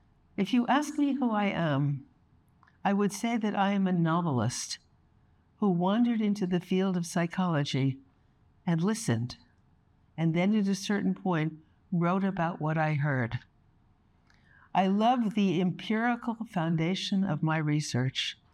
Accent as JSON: {"language": "English", "town": "New York City", "region": "New York", "country": "United States", "tie": "born or raised there", "said": "I was born and raised in New York City, the much wanted and much loved only child of Jewish parents"}